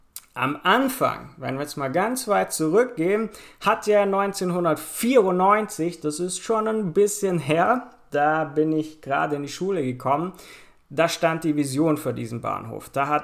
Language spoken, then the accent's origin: German; Baden-Württemberg, Germany; now in Cyprus; auch wenn ich inzwischen in Zypern wohne, auch schon seit 6 Jahren, ich komme ja aus der Bodenseeregion und da ist Stuttgart nicht allzu weit weg.